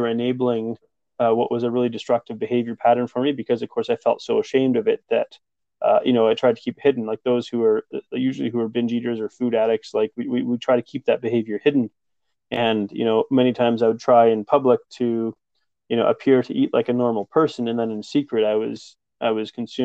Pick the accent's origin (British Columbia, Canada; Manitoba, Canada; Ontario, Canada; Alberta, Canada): British Columbia, Canada; Vancouver; I grew up in Vancouver, which is quite a multicultural city. There's a lot of different ethnicities there